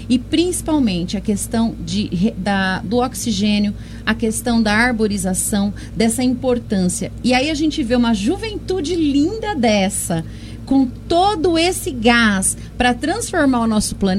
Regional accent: São Carlos, Brazil; born there; porque eu nasci em São Carlos, mas eu me criei e eu me formei ali naquele espaço

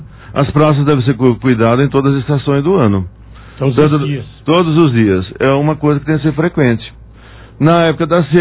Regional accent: Fernando Prestes, São Paulo, Brazil; now in Monte Alto, Brazil; Para quem não sabe, eu sou de Fernando Prestes.

